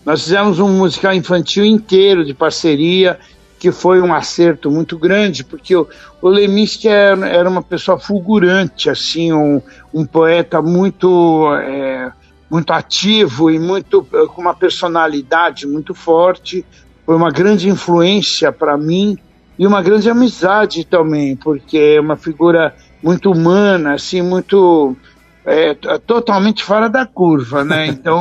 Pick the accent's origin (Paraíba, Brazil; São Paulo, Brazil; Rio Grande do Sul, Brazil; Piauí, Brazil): São Paulo, Brazil; also born or lived in Rio de Janeiro; now in Salvador, Brazil; eu sou de São Paulo, morei no Rio muitos anos, morei 15 anos no Rio, depois voltei para São Paulo e vim morar na Bahia.